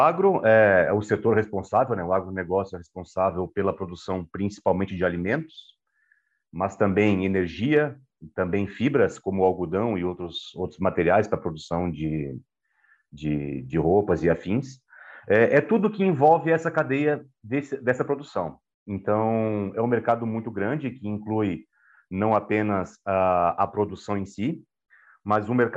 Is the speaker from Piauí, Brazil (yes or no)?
no; Itajaí, Santa Catarina, Brazil; born there; Eu nasci em Itajaí, que é litoral de Santa Catarina